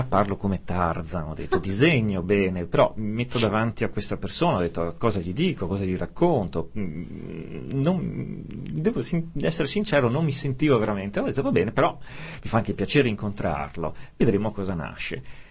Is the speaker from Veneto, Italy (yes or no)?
yes; Veneto, Italy; Il cane, ho capito, già siamo veneti, quindi lasciamo perdere.